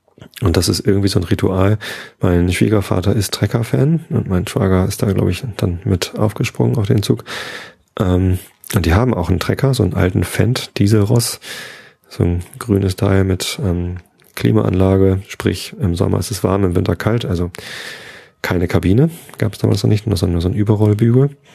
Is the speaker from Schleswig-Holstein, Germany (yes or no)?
no; Wistedt, Lower Saxony, Germany; Also ich bin in Visted aufgewachsen